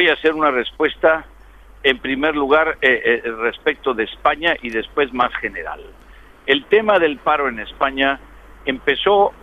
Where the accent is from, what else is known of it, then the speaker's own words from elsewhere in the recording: Mexico; Yo se lo digo porque yo soy mexicano, yo he pasado por esas experiencias.